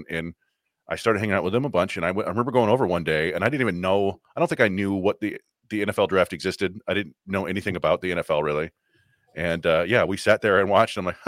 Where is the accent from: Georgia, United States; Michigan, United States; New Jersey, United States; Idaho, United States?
Michigan, United States; Ypsilanti; we didn't have cable when I was growing up in Ypsilanti, Michigan.